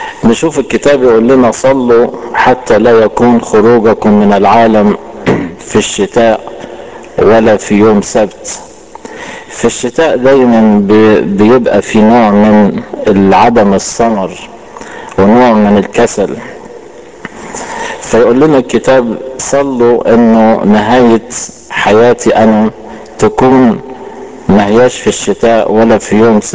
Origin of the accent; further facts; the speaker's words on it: Upper Egypt, Egypt; وانا على فكرة من الصعيد، صعيدي، واول مرة اجي عندكم هنا